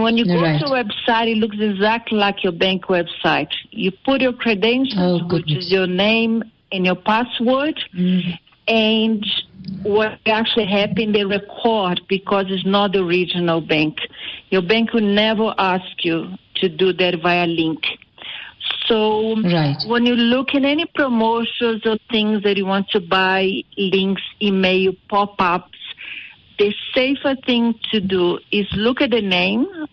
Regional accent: Rio de Janeiro, Brazil; now in Johannesburg, South Africa; I'm from Rio, though I've been in South Africa.

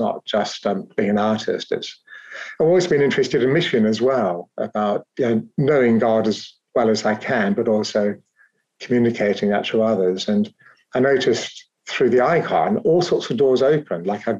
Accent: New Zealand; also born or lived in England; now in United Kingdom; I was born in England, though raised in New Zealand, so it wasn't a problem settling here.

